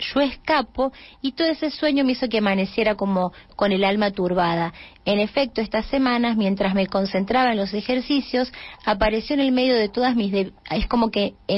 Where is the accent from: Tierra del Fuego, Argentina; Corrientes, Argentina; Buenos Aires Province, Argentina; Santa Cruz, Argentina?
Corrientes, Argentina; Paso de la Patria; de Paso de la Patria Corrientes.